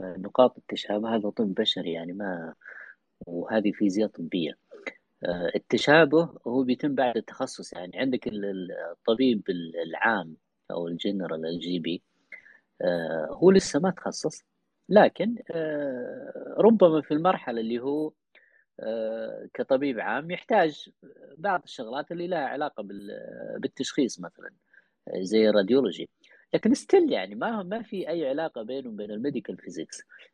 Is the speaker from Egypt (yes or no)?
no; Saudi Arabia; سواء عندنا في السعودية أو في دولة أخرى